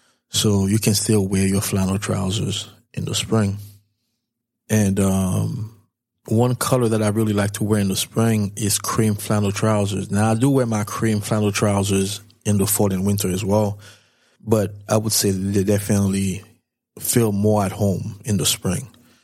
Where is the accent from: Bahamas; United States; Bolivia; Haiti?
Haiti; But I'm from Haiti, for those of you who don't know. So I'm definitely a fan of the warmer weather.